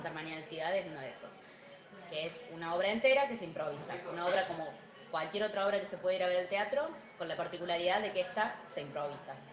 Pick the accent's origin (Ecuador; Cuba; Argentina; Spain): Argentina; Córdoba; also born or lived in Buenos Aires; Vengo de Córdoba Capital, yo soy de Córdoba Capital, viví un tiempo en Buenos Aires donde me formé con algunos maestros de teatro, después volví a Córdoba y ahora estoy en el medio de una gira por el litoral